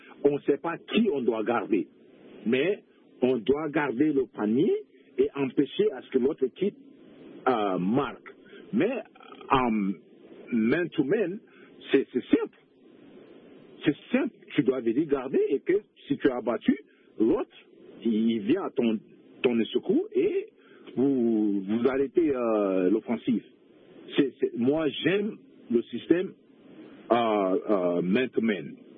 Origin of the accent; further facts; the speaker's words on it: Chad; un ami d'enfance à moi, où on a grandi au Tchad ensemble